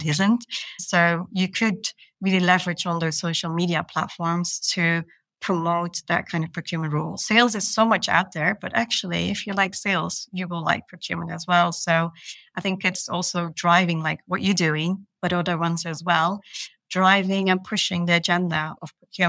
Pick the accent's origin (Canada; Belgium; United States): Belgium; because I'm originally from Belgium, but working in Luxembourg, of course.